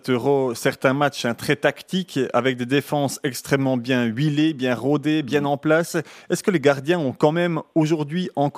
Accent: Switzerland; surtout en tant que Suisse

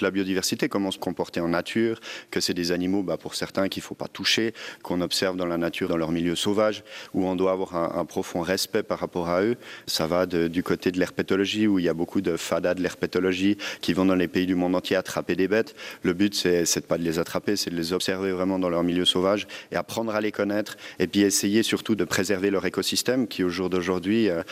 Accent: Switzerland; même chez nous en Suisse

